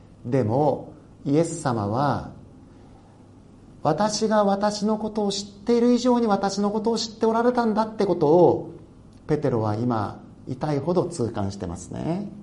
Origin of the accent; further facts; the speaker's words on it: Hokkaido, Japan; 私は北海道で生まれ育った人間ですから、暑いところが大嫌いだったんです。